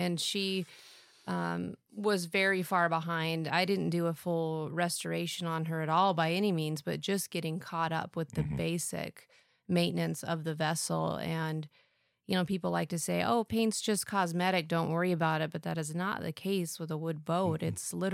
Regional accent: Red Feather Lakes, Colorado, United States; I grew up in Red Feather Lakes, Colorado.

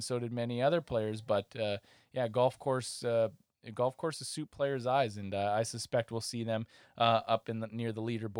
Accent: Canada; Sorry, I'm from Canada.

